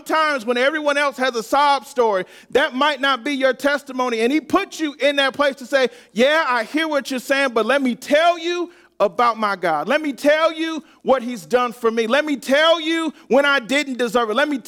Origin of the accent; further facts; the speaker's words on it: Detroit, Michigan, United States; born there; born in Detroit, I don't get a chance to see a lot of banners raised